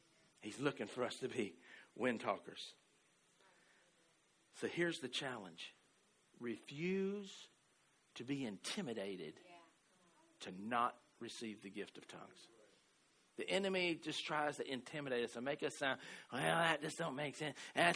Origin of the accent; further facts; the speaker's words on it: the South, United States; I'm from the South, so I'm a sweet tea dude, right?